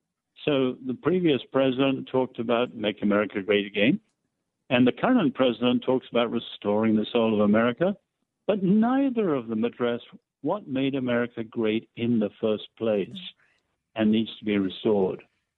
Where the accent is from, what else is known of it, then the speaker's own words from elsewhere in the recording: England, United Kingdom; I mean, I'm English.